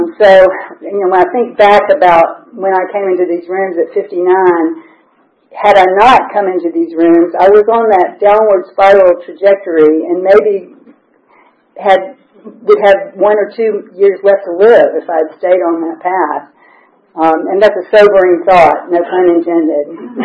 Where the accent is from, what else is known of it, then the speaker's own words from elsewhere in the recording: Memphis, Tennessee, United States; I grew up in a big family. I grew up in Memphis, Tennessee. I was the second born of six children.